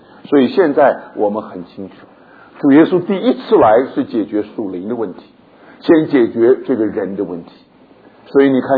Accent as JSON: {"language": "Chinese", "country": "China", "said": "就像我们中国人所说的世界大同一样。"}